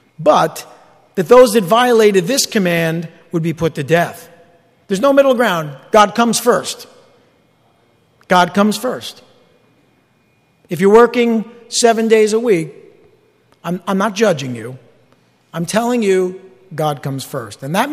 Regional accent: East Rutherford, New Jersey, United States; I grew up in East Rutherford over here

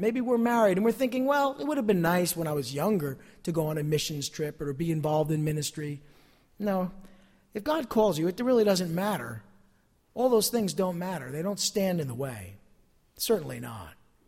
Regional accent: New Jersey, United States; accent: Northern Jersey; there's no doubt in my mind that people know I'm from New Jersey. I used to hide it, and I was a lot better at it. When I used to work in the corporate world, I used to go out of my way to speak properly and not use my, you know, Northern Jersey accent

